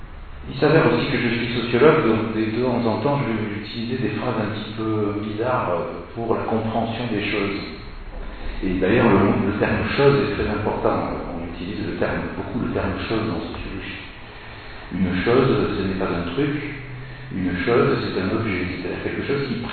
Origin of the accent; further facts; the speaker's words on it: Gascony, France; je viens de Gascogne, et on sait très bien que la Gascogne, c'est pas vraiment la France. Puisqu'on y parle l'occitan et non pas le patois.